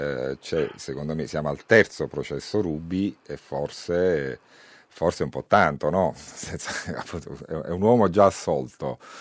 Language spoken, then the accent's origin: Italian; Campania, Italy; io sono un figlio di quella terra, nel senso che io non sono napoletano di città, sono napoletano della Terra dei Fuochi. E quindi, come dire, sono cresciuto tra i veleni